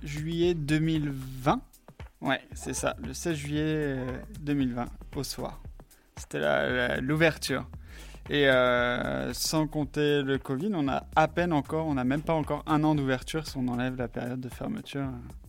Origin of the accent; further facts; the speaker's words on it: Chinon, Centre-Val de Loire, France; Ça me tenait à cœur de revenir dans la Touraine, parce que j'ai grandi à Chinon, je suis né là-bas, et par contre j'ai fait mes écoles à Saumur.